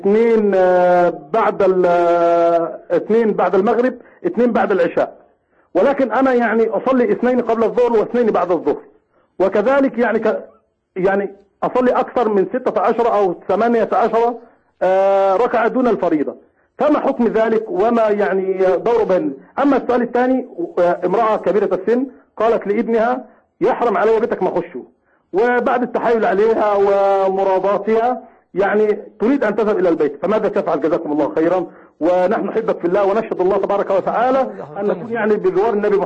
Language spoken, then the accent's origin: Arabic; Egypt; أنا من مصر مش مليون